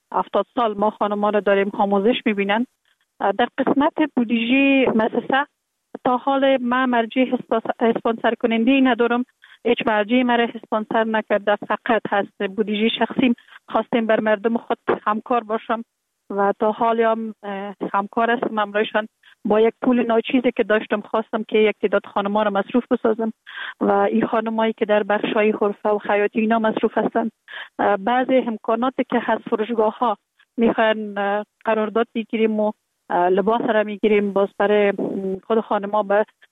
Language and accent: Persian; Kabul, Afghanistan; born there; در کابل زندگی میکنم، در کابل متولد شدیم. در سال 1363 در یک خانواده روشن فکر، خانواده که از جمله خانواده های اهل معارف کشور بودن متولد شدیم